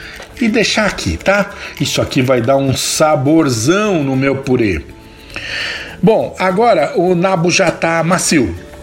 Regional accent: São Paulo, Brazil; eu falo de salsa porque eu sou de São Paulo, né?

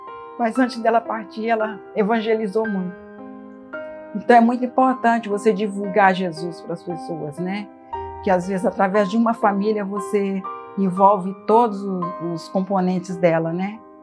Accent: Rio de Janeiro, Brazil; Eu moro em Inhaúma, Rio de Janeiro. A minha realidade foi bem difícil, porque eu fui criada no Complexo do Alemão e é um ambiente que é bem hostil

